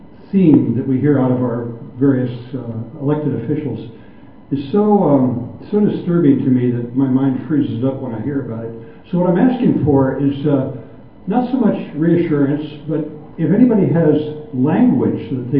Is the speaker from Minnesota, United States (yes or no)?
yes; Duluth, Minnesota, United States; I'm from Duluth, Minnesota.